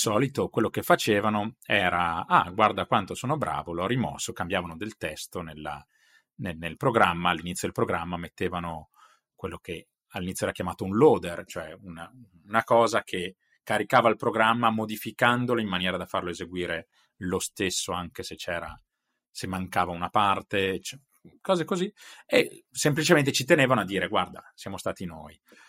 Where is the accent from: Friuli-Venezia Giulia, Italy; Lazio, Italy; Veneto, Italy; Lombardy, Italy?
Lombardy, Italy; Sesto San Giovanni; Io sono di Sesto San Giovanni, vicino a Milano